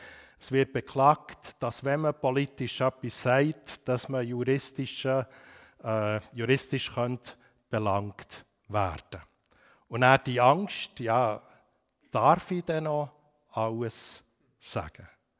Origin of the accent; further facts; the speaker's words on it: Bern, Switzerland; Und jetzt komme ich aus dem Emmental.